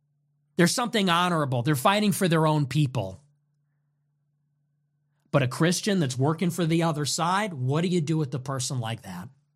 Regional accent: United States; I'm American. I'm a heritage American.

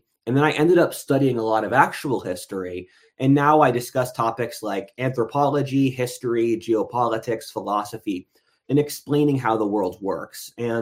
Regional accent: Pennsylvania, United States; I'm from Pennsylvania. I'm from an hour outside Philadelphia.

